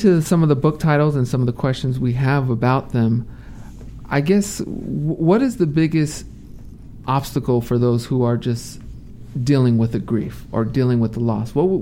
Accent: Los Angeles, California, United States; Yeah, so Dr. Ken asked where we are from, and when I said we were from L.A., he looked a little disappointed.

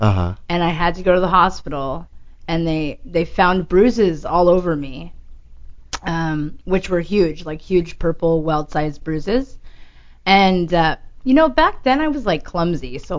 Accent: Manhattan, New York, United States; now in California, United States; You know, I grew up part of my life in New York City, and then I moved to California

